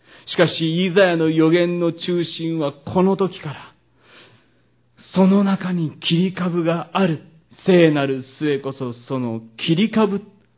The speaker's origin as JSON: {"language": "Japanese", "region": "Kyoto", "country": "Japan", "tie": "born or raised there", "said": "私の実家は京都の田舎の熱心な日蓮宗の家でした。祖父母同居の中で姉と妹と私のこの三人に、母は信仰を伝えないとと一生懸命教会に連れて行ってくれました。"}